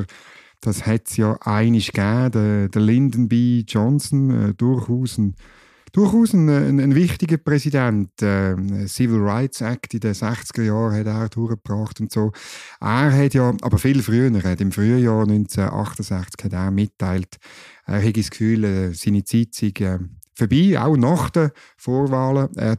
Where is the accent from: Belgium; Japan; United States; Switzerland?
Switzerland; Bern; ich als Berner, ich sage Ihnen einfach, senken Sie die Steuern.